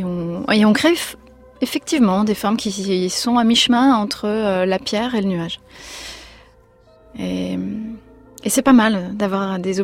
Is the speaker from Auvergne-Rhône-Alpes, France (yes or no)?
yes; Grenoble, Auvergne-Rhône-Alpes, France; born there; On est nés à Grenoble tous les deux et on a beaucoup de respect pour la montagne.